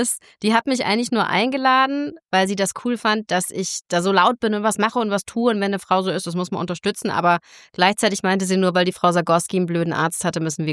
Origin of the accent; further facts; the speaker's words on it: Karlsruhe, Baden-Württemberg, Germany; born there; Ich komme aus Karlsruhe gebürtig